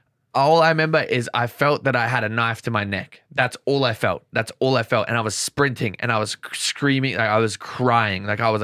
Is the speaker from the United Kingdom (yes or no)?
no; Australia; I was like, I'm Australian. Faster than you, motherfucker.